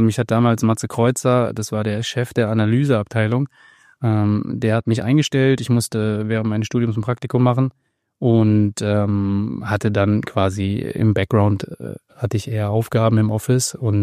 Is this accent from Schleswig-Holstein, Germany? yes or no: yes; Kiel, Schleswig-Holstein, Germany; now in Hamburg, Germany; ich komme aus Kiel, gerade bin hierher gefahren, aber mein Wohnort ist noch Hamburg. Da meine Frau Hamburgerin ist, sind wir eigentlich immer hier geblieben, außer die Zeit, wo ich in Fürth war. Da war es dann Nürnberg.